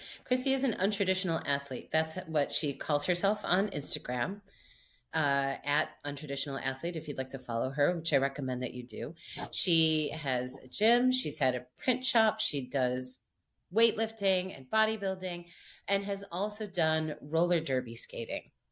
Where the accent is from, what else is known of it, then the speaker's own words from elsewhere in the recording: Midwest, United States; But coming as a Midwesterner, I can make all these jokes.